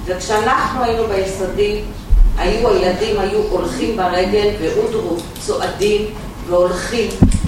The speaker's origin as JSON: {"language": "Hebrew", "town": "Ben Shemen", "region": "Central District", "country": "Israel", "tie": "born or raised there", "said": "אני גדלתי בבן שמן"}